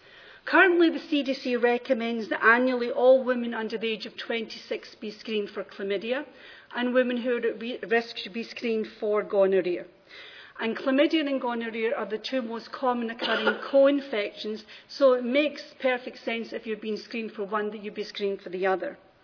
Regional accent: Rhode Island, United States; I'm from Rhode Island.

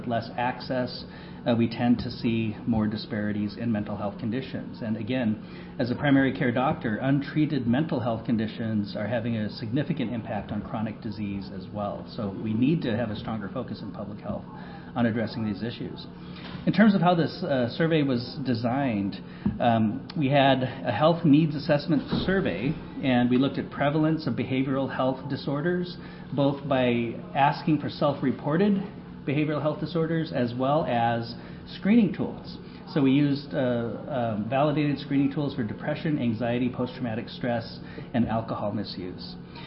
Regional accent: South Dakota, United States; now in North Dakota, United States; So I'm originally from South Dakota, but I now work in North Dakota at North Dakota State University.

